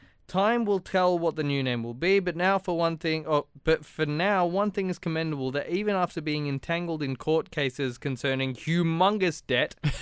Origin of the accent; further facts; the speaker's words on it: India; I'm Indian, guys.